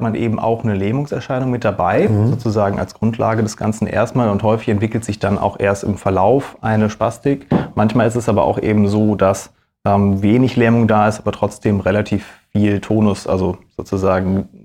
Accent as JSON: {"language": "German", "region": "North Rhine-Westphalia", "country": "Germany", "lives_now": "Düsseldorf, Germany", "said": "Ich komme ursprünglich aus dem Sauerland, auch wenn man mir das vielleicht nicht unbedingt anmerkt, aber habe dann in Münster studiert und habe dann letztendlich den Sprung nach Düsseldorf geschafft und bin da jetzt so seit 5 Jahren ungefähr tätig in der Klinik."}